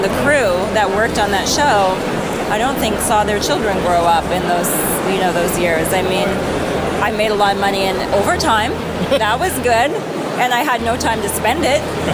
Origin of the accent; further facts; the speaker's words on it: Canada; Well, for me, I'm a Canadian girl.